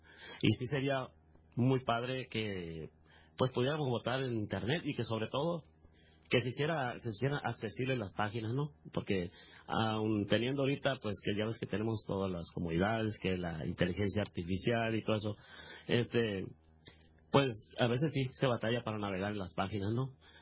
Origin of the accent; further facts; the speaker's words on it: Hermosillo, Sonora, Mexico; yo soy ciego, soy de acá de Hermosillo, Sonora